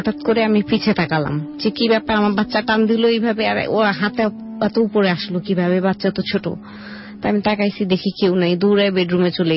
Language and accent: Bangla; Dhaka, Dhaka Division, Bangladesh; আমি বাসা ফরিদাবাদ এলাকায়, আমি এখন বর্তমানে লক্ষ্মী বাজার আছি।